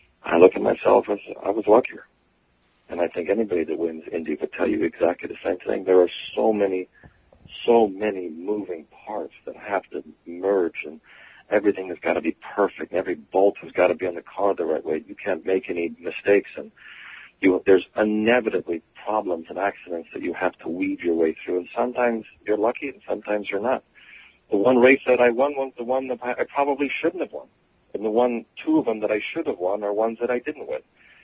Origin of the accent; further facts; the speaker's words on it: Italy; also born or lived in Arizona, United States / Australia; I was raised, my family, I was born in Arizona. Both my parents are American, and they decided to go live elsewhere. From 4 to 5, I think I was in Australia, and then I was raised in Italy.